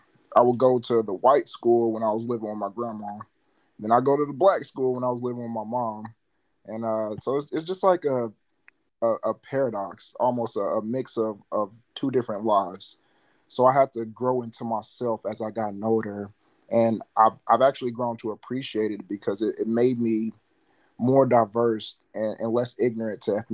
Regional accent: Gravel Ridge, Arkansas, United States; I'm from Gravel Ridge, Arkansas, small little town in a small state, a small rural state at that.

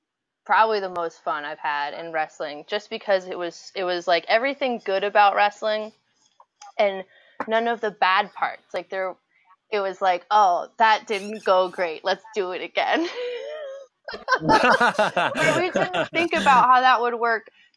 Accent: New Jersey, United States; I don't know where I'm from, because I grew up in New Jersey.

